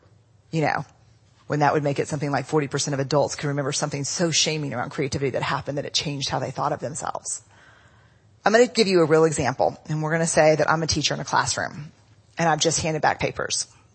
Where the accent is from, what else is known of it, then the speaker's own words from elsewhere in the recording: Texas, United States; I mean, we're from Texas. So yeah, we're strict.